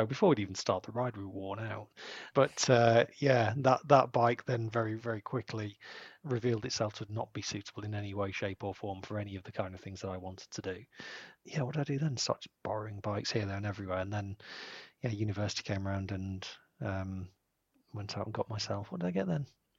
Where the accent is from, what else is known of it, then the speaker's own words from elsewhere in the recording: Rotherham, Yorkshire and the Humber, United Kingdom; And I am from Rotherham. You can look it up.